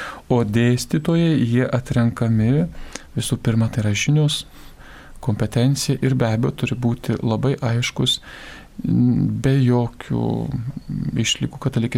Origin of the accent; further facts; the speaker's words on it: Šeštokai, Alytus County, Lithuania; kaip ir aš taip pat Dzūkas, aš iš Šeštokų.